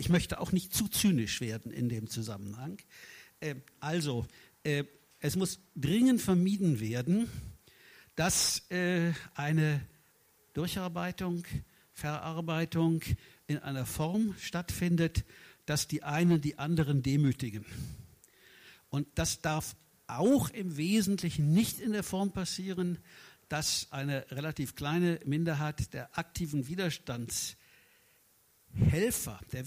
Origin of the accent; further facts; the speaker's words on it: West Germany, Germany; die ich als typischer Wessi viel besser kenne als die DDR-Geschichte